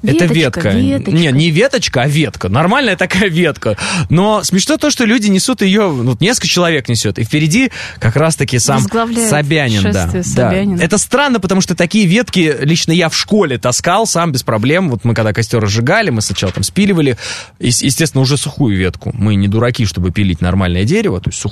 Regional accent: Kazakhstan; вы из Казахстана, я из Казахстана, это наша общая земля.

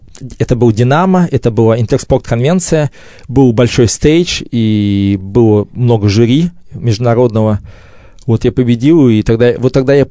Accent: Saratov, Saratov Oblast, Russia; еще я приехал, такой парень из Саратова с длинными волосами

